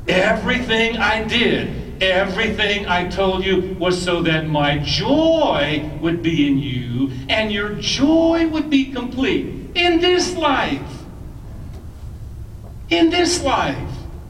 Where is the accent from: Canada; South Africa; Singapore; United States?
United States; Midwest; And I come from the Midwest.